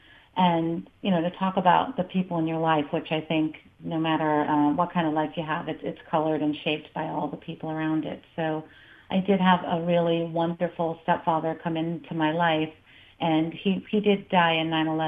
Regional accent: Lynn, Massachusetts, United States; I grew up in Lynn, like you mentioned, with my sister.

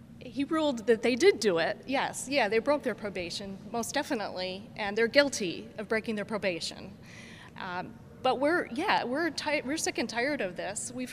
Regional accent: Kenmore, New York, United States; and I'm from Kenmore, Tonawanda area

